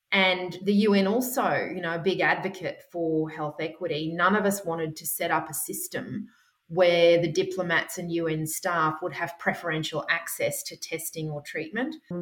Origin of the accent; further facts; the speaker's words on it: Australia; which working as an Australian GP had really not prepared me for.